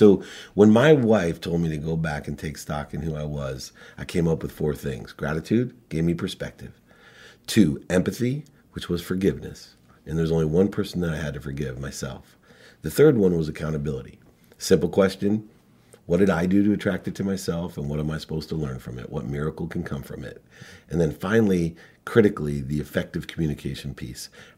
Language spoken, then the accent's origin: English; Akron, Ohio, United States; moved away; when I moved from Akron, Ohio to California, I was a huge Ohio State football fan.